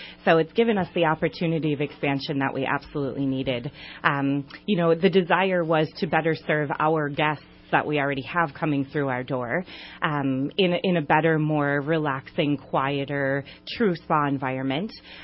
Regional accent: Wisconsin, United States; now in Reading, United States; I'm originally from Wisconsin, so I've been here for about now going on 10 years.

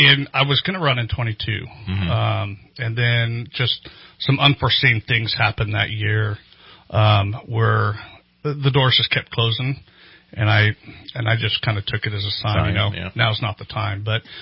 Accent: Big Valley, California, United States; I grew up in the North State, so I grew up 90 miles east of here in Big Valley.

